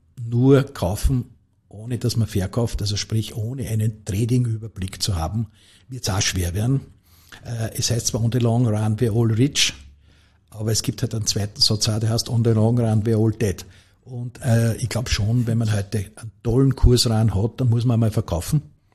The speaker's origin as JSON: {"language": "German", "region": "Lower Austria", "country": "Austria", "said": "ich bin halt als Niederösterreicher immer EVN-Schauer"}